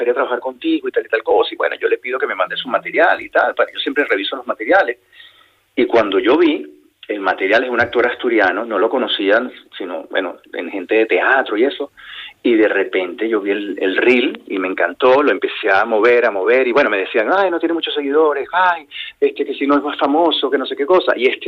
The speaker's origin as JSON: {"language": "Spanish", "town": "Caracas", "region": "Capital District", "country": "Venezuela", "tie": "born there", "said": "Nací en Caracas, pero mi aita era de Bermeo y ama era de Lanchove."}